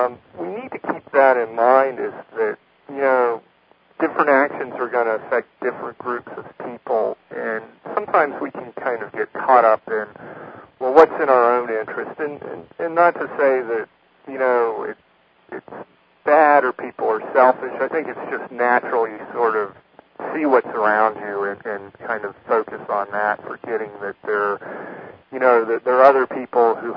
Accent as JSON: {"language": "English", "region": "Virginia", "country": "United States", "also_born_or_lived": "Idaho / Washington", "said": "since I'm originally from Virginia, but since I've lived in the West, I've lived in eastern Idaho, and I've lived in eastern Washington."}